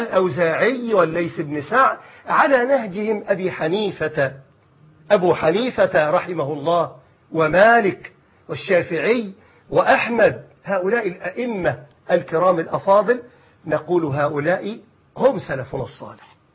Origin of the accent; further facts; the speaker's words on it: Egypt; أقول لك مثلا عندنا في مصر جماعة أنصار السنة